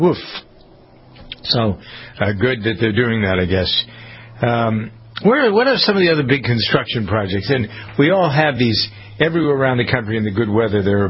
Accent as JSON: {"language": "English", "town": "Framingham", "region": "Massachusetts", "country": "United States", "tie": "born or raised there", "said": "We did that here in my hometown of Framingham."}